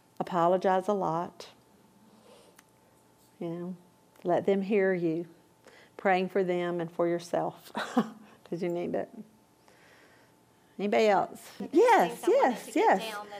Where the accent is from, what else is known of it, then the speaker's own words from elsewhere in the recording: Atlanta, Georgia, United States; I grew up in South Atlanta, good old Southern Baptist school. My daddy was a deacon, but we didn't talk about spiritual things at home.